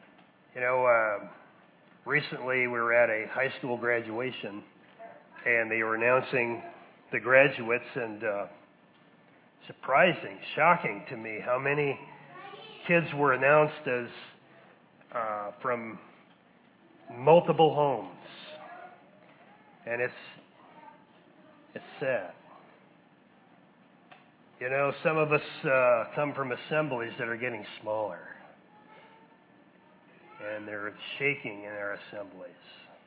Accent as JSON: {"language": "English", "town": "Grant", "region": "Michigan", "country": "United States", "said": "I'm from Grant, Michigan."}